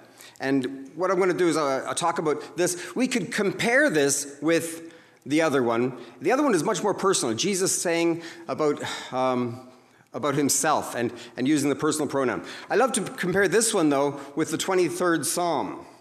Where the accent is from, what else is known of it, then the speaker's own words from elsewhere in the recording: Canada; and I grew up in Canada, and maybe some of you had the same experience.